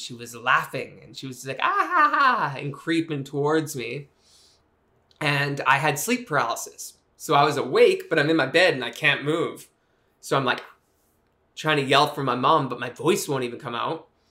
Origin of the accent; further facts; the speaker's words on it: Japan; being a white boy born and raised in Japan